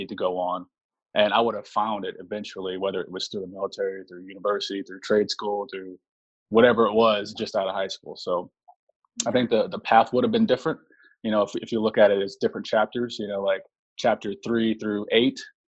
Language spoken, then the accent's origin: English; Oklahoma, United States; Well, I grew up in a small town in Oklahoma